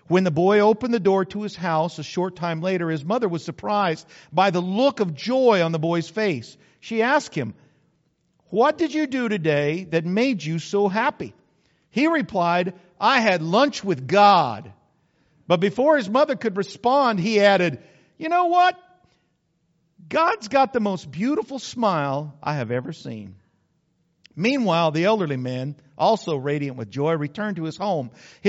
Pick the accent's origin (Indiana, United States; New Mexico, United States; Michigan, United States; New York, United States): New Mexico, United States; See, I was born and raised in New Mexico.